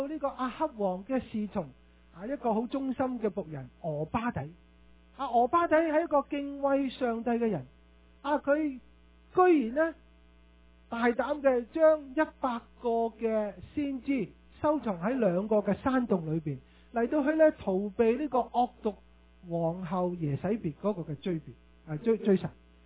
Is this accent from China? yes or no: no; Canada; 大家全世界都知道，不单止我们加拿大人